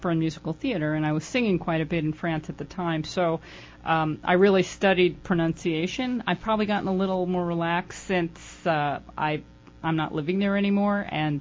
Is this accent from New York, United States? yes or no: yes; New York, United States; now in California, United States; I first noticed this phenomenon about the musculature in the mouth when I moved from New York to California, and I lived in California for about 9 years, and then whenever I would visit New York and go back to speaking New York